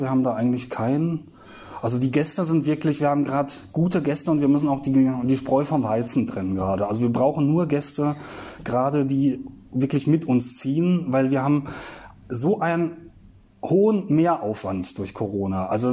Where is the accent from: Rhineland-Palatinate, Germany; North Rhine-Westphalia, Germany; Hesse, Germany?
Rhineland-Palatinate, Germany; Worms; now in Berlin, Germany; Und ich kannte das aus der Heimat, ich komme aus Worms, kannte ich das anders.